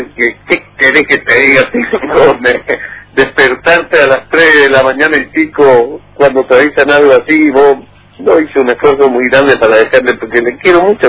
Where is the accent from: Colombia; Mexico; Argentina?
Argentina; Posadas, Misiones; Yo tengo muchas generaciones acá de misioneros, de posadeños. Quiero a mi pueblo, quiero a mi gente